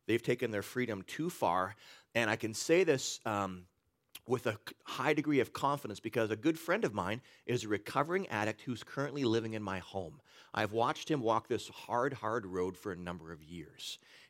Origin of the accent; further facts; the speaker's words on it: United States; as an American people, we value freedom arguably above all things else.